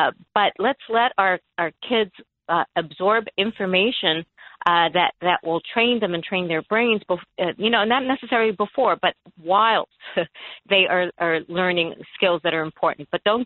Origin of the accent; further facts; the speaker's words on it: New York City, New York, United States; I was born and raised in New York City.